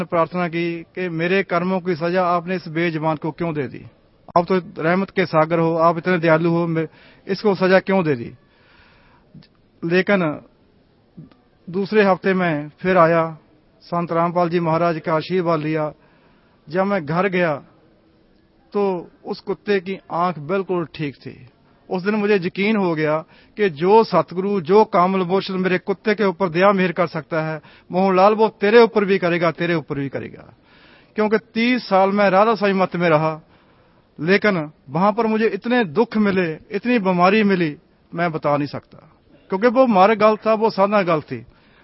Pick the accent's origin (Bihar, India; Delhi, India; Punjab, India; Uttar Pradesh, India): Punjab, India; Khanna; मैं खन्ना पंजाब से हूँ।